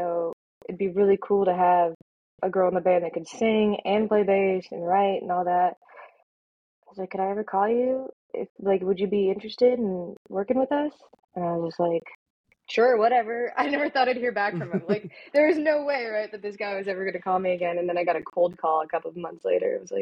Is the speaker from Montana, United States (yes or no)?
yes; Montana, United States; played in my hometown of Montana.